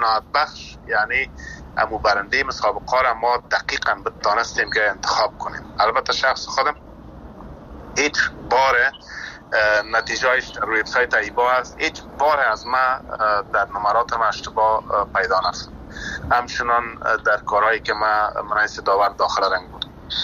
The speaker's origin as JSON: {"language": "Persian", "country": "Afghanistan", "tie": "born or raised there", "said": "ما در افغانستان زاده شدیم، نان و آب و افغانستان خوردیم"}